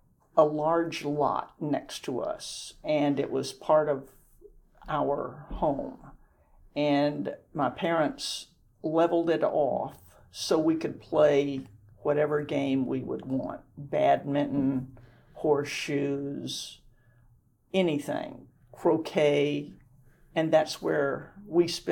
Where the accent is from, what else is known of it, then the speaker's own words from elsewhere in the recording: Athens, Georgia, United States; also born or lived in Savannah, United States; I grew up in Athens, Georgia. My parents adopted me, and we moved to Athens 13 days after my birth.